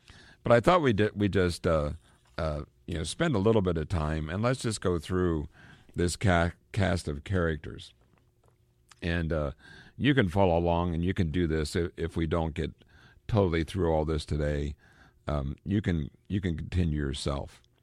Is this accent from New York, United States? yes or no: no; Pennsylvania, United States; And the reason why that's important to me is I'm also from Pennsylvania.